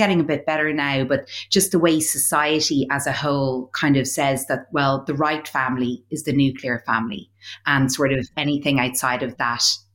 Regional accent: Ireland; We're the same age. Our sons are the same age. We're both from Ireland.

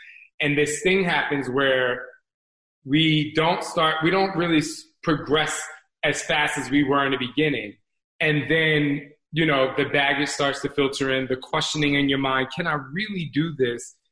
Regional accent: New Jersey, United States; I grew up in Jersey, we didn't see a lot of them.

